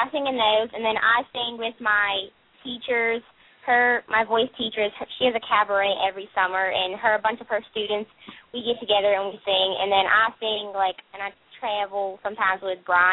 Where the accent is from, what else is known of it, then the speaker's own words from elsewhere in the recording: Pennsylvania, United States; No, I'm from Pennsylvania.